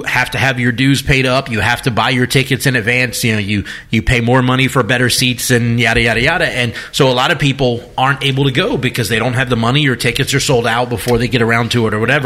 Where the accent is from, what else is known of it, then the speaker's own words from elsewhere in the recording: Mobile, Alabama, United States; I remember when growing up in Tree of Life in Mobile, when you were the rabbi there, Dad